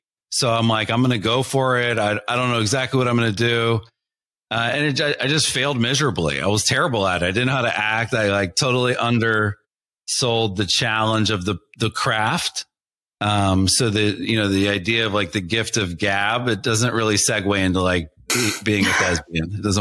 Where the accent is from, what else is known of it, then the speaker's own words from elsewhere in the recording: Florida, United States; also born or lived in Cleveland; And I got married, had a child, like, and I just didn't want to live in Cleveland because I was from Florida.